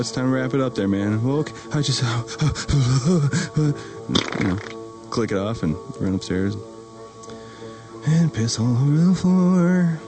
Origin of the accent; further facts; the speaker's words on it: United States; Well, I do. I'm from America.